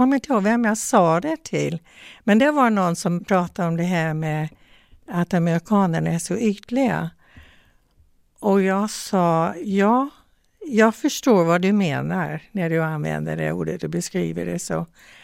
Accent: Tallahassee, Florida, United States; accent: Southern; Swedish is a second language; Jag är född i Tallahassee, Florida. Det är huvudstaden.

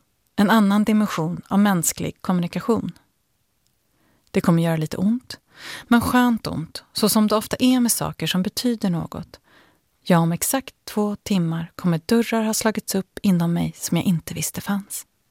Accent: Hjorthagen, Stockholm County, Sweden; Jag sitter i soffan hemma i Hjorthagen. Året är 1988, jag är 12 år och nu sitter jag, mamma, pappa och syrran framför tvn och väntar på att kvällens tv-teater ska börja.

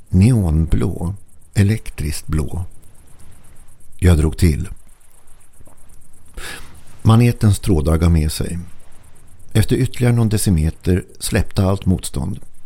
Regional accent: Sweden; born there; Jag är född vid Kattegat. Jag känner mina maneter.

